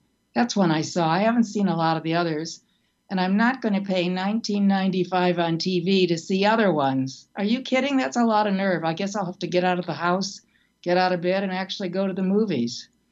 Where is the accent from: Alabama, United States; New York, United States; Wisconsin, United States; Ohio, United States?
Wisconsin, United States; He was a senator from my home state, Wisconsin.